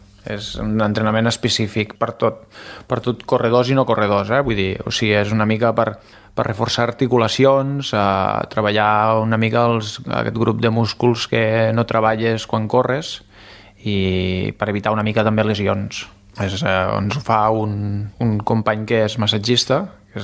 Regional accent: Lleida, Catalonia, Spain; jo sóc de Lleida i vaig estudiar al Col·legi Pare Palau, una escola de monges.

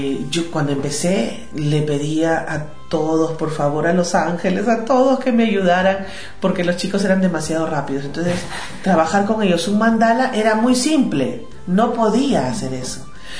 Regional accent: Lima, Peru; Yo soy peruana, vivo en Lima, soy una terapeuta holística.

